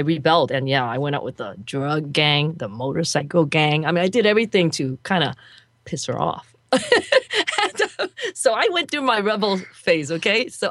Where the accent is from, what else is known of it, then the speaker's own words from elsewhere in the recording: United States; born there; I just am so grateful that I'm blended into being an American-born Chinese gal.